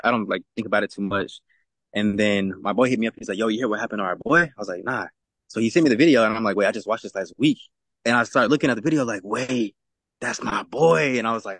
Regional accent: Alamogordo, New Mexico, United States; now in Los Angeles, United States; I actually did my first show in my hometown of Alamogordo. I went back home. It's like a small town of like 30,000 people. That's where I was raised and everything.

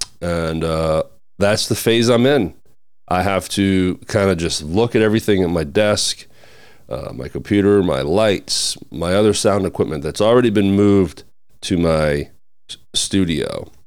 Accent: Maine, United States; I'm from Maine and took a trip home to spend some time with family because of a burial.

